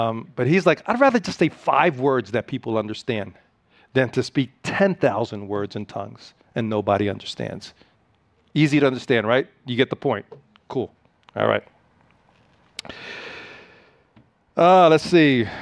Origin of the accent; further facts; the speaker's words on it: Philadelphia, Pennsylvania, United States; now in Piscataway, United States; I was like, well, I came from Philly. I got a job at AT&T, and they're like, you're working at Piscataway.